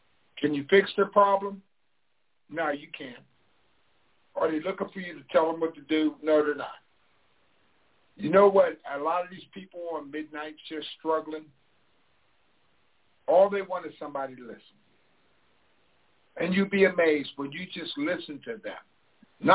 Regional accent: Harrisburg, Pennsylvania, United States; moved away as an adult; also born or lived in Waco, Texas; I grew up in Harrisburg, Pennsylvania, and that's home for me. But at 18, I left Harrisburg. But I spent 27, 28 years in Waco.

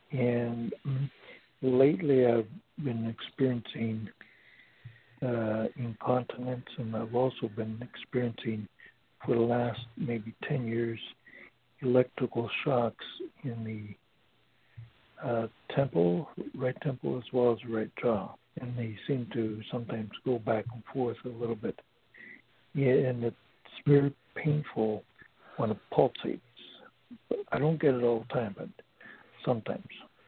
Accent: Toronto, Ontario, Canada; I'm from Toronto.

